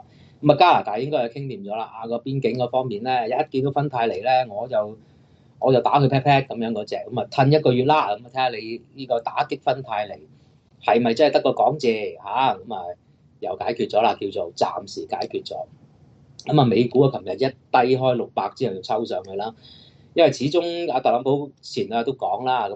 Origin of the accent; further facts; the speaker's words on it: China; 好似當年英國用啲毒品、用啲鴉片嚟荼毒我哋中國人咧